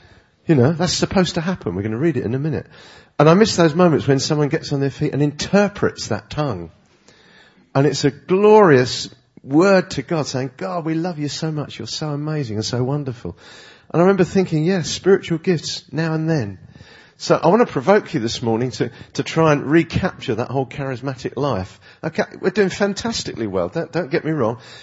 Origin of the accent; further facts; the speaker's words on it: England, United Kingdom; this very nervous girl who'd already been told that I was a pastor from England